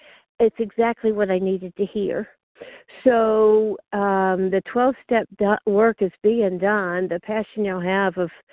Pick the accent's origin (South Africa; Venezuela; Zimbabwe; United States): United States; Roanoke, Virginia; I'm from Roanoke, Virginia, and I have been in OA for maybe 5 years